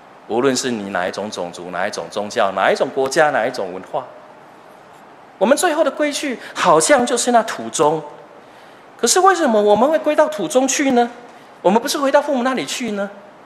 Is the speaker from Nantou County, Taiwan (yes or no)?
no; Chiayi, Chiayi City, Taiwan; 我是从嘉义市来的。如果我到国外去，我当然不会讲嘉义市，因为人家根本不知道嘉义在哪里。我会说我是从台湾来的